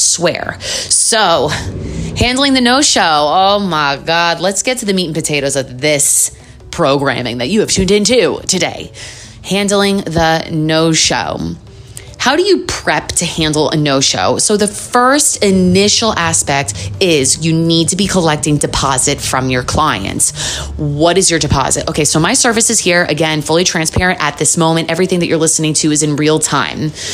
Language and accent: English; New York, United States; that's definitely like in my nature being a New Yorker. We keep it real up in here.